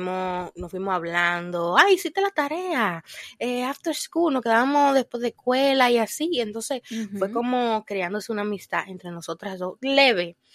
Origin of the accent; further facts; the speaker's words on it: Dominican Republic; now in Boston, United States; dominicana